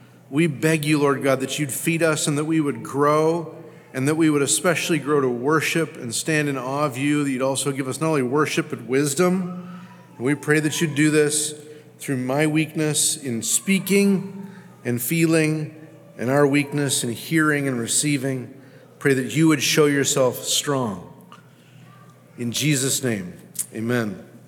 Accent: Canada; born there; moved away; like I've lived most of my adult life here, almost most of my life adult life here, even though I was born in Canada

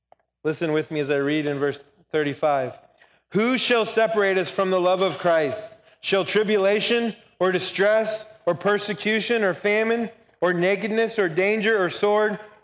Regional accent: Colorado, United States; Growing up in Colorado, this drastic temperature change is something that I am very familiar with.

